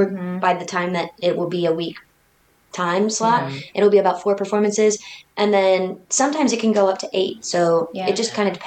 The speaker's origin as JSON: {"language": "English", "town": "Dayton", "region": "Ohio", "country": "United States", "tie": "born or raised there", "said": "I grew up in musical theater. I grew up in Dayton, Ohio, which is, oddly enough, one of the venues that we play at a couple days after Munster, which is crazy."}